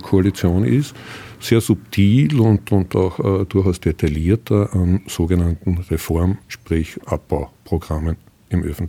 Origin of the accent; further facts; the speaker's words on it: Austria; bei uns in Österreich ja durchaus sehr bekannten Sozialpartnerschaft